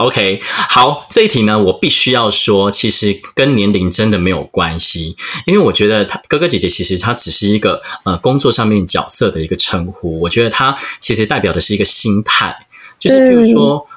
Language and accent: Chinese; Tainan, Taiwan; 因为我是台南人，所以我如果说有一个空闲的假的时候，我就会跑回台南